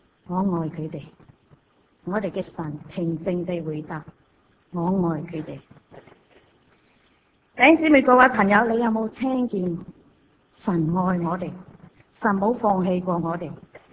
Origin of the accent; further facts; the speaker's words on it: Hong Kong; 我很深信英国人的忧虑同样是我们香港人的忧虑。